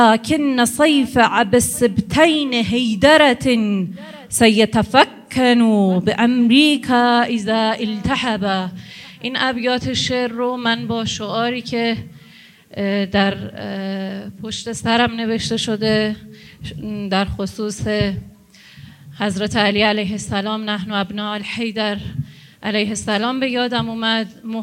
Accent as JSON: {"language": "Persian", "country": "Iran", "said": "به عنوان یک ایرانی کوچکی که در تحولات دنیا تجربه‌ای کسب کرده هست. من برای شما از دل خلیج فارس، بحرین، به قول حضرت آقا این جزیره کوچک که شاهد انقلابی بزرگ بود صحبت میکنم،"}